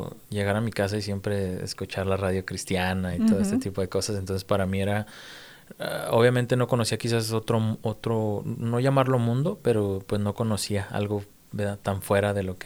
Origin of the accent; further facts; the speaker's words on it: Ciudad Juárez, Chihuahua, Mexico; Soy de Ciudad Juárez, Chihuahua, de México, obviamente. Uh-huh. Soy de diciembre y... pues sí, vengo de Ciudad Juárez, de una de las ciudades más bonitas.